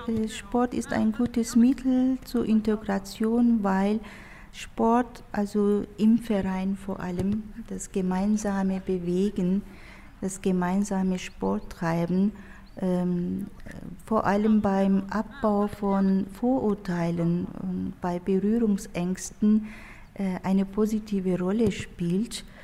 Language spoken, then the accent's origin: German; Turkey; now in Germany; ich komme aus der Türkei. Ich bin alevitische Kurdin und lebe schon seit fast 38 Jahren hier in Deutschland.